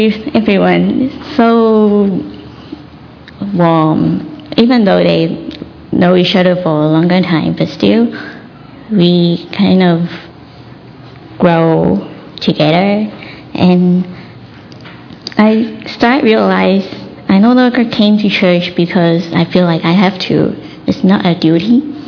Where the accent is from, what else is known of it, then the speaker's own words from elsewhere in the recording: Hong Kong; English is a second language; I came here from Hong Kong